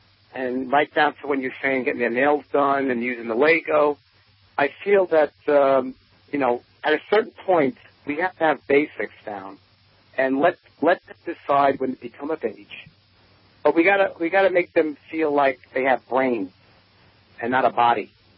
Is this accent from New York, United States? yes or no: yes; Brooklyn, New York, United States; accent: Brooklyn; Okay, excuse my heavy Brooklyn accent